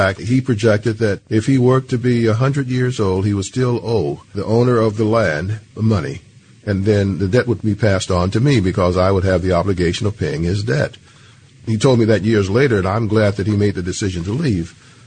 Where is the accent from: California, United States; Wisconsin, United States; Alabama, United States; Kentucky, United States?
Alabama, United States; Hurtsboro; born there; I was born in Hertzboro, Alabama.